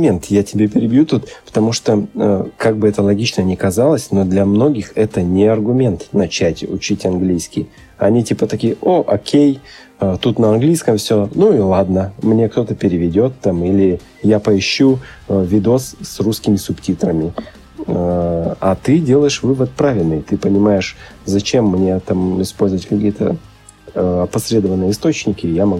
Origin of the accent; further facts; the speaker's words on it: Omsk, Omsk Oblast, Russia; Мой земляк, я тоже из Омска, как и он.